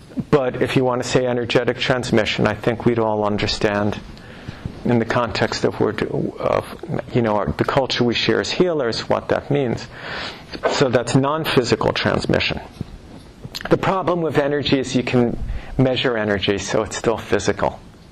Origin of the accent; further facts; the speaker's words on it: New York, United States; Well, I'm from New York, so in New York, if you were talking about someone and you said they're from Jersey